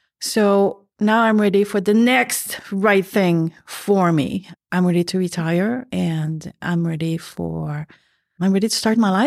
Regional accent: Quebec, Canada; English is a second language; now in Ontario, Canada; I'm French Canadian from Quebec. I've been living in Ontario forever now.

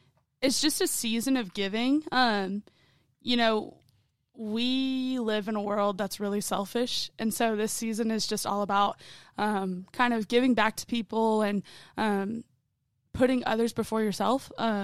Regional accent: Alpine, Texas, United States; So I'm from Alpine, middle of nowhere, Texas.

